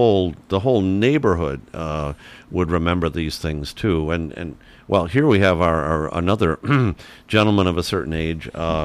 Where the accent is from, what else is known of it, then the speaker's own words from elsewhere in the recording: Detroit, Michigan, United States; In the 1950s, when I grew up in Detroit